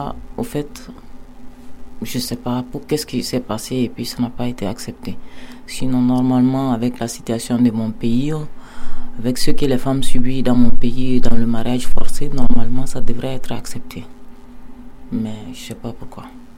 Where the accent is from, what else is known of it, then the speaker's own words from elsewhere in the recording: Mali; now in France; Moi, je suis une Malienne. Je vis en France, ça fait 4 ans. Je suis venue ici en 2020.